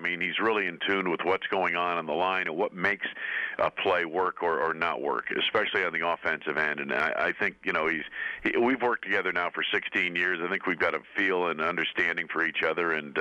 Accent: East Coast, United States; Well, you know, Steve, I grew up on the East Coast, and what you try to do is you give every play its due.

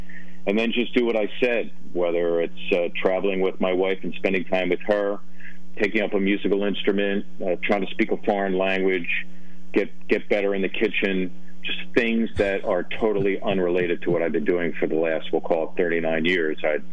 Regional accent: Philadelphia, Pennsylvania, United States; I'm a kid from Northeast Philly.

